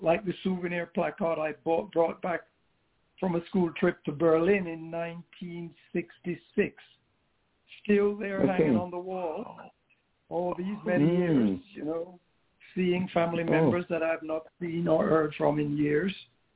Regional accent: London, United Kingdom; I'm back from London, the city of my childhood. I mean, I'm always happy and excited to return to London

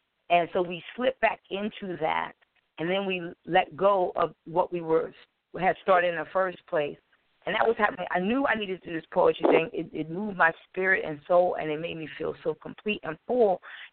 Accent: Wilmington, Delaware, United States; And I'm from Wilmington, Delaware

